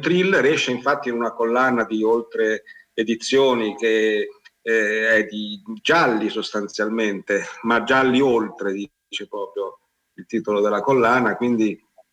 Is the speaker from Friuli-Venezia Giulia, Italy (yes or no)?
no; Genoa, Liguria, Italy; now in Rome, Italy; Io sono originario di Genova, ma vivo a Roma e dintorni da più di mezzo secolo